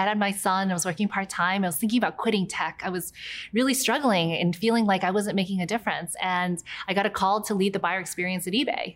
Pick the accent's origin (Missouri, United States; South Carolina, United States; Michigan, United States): South Carolina, United States; also born or lived in New York; I was born in New York, and when I was six, I moved to a small town near Charleston, South Carolina.